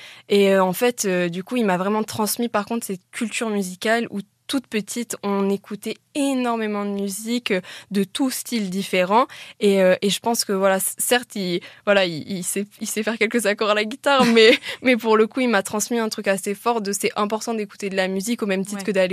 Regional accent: Canéjan, Nouvelle-Aquitaine, France; also born or lived in Bordeaux; moi je suis née à Bordeaux et j'ai grandi à Canéjean, donc c'est une petite ville à côté de Bordeaux.

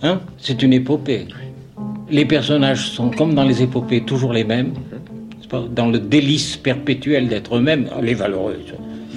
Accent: Corfu, Ionian Islands, Greece; born there; French is a second language; Je suis né à Corfou.

